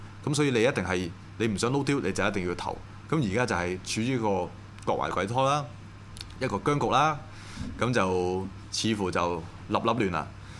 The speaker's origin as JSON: {"language": "Cantonese", "country": "Hong Kong", "said": "亦都係我哋香港人都參考下啦"}